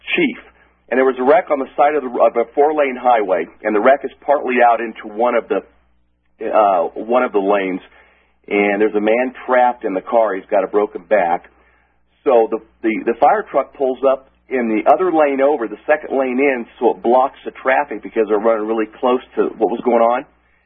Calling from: Colorado, United States; I'm just calling from Colorado

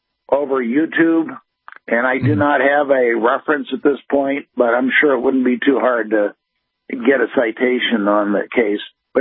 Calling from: Janesville, Wisconsin, United States; Janesville.

